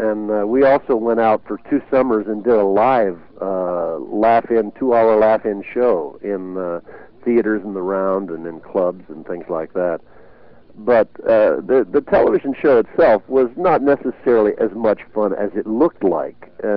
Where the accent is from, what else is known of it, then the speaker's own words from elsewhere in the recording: Indiana, United States; now in Los Angeles, United States; I grew up in Indiana, and so I come back here.